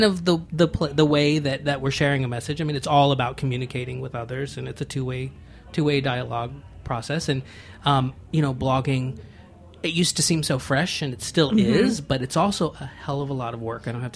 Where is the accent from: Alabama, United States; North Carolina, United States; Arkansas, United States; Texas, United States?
Texas, United States; Galveston; I grew up in Galveston, Texas, of all places, but please don't fault me for that.